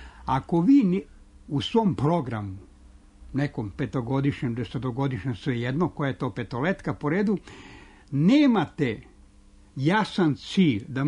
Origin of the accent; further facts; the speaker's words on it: Surdulica, Southern and Eastern Serbia, Serbia; Radnik iz Surdulice, to je tamo negde moj zavičaj.